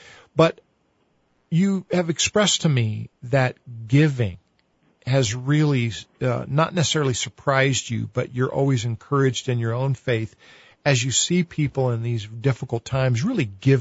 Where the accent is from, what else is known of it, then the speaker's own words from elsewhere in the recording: New Mexico, United States; Of course, this is a person that's raised and born and raised in New Mexico. Plenty of sunshine down here.